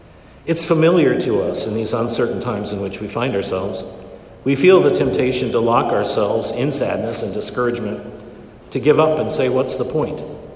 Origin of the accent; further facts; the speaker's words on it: Kansas, United States; Well, you know, I'm from Kansas, so mountains are pretty amazing to me.